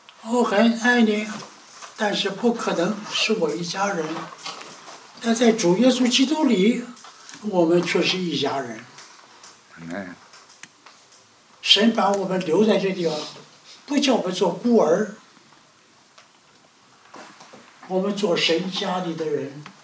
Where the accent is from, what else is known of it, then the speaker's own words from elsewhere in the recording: Taiwan; 我们台湾人叫幼稚园，你们大陆叫幼儿园